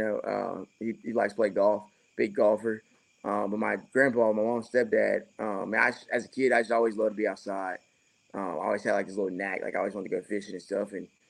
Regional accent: Camden, Arkansas, United States; Yeah, man, I'm from Arkansas. I'm from Camden, Arkansas, which is the southern part of the state. Grew up, born and raised here.

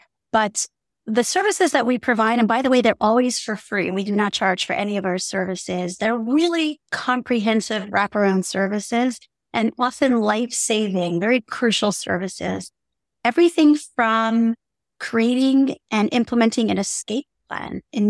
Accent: New York City, New York, United States; Well, I grew up in New York City, but I grew up in a very insular, religious, very fundamentalist religious community, very cult-like community, where forced marriage at a young age is just the norm.

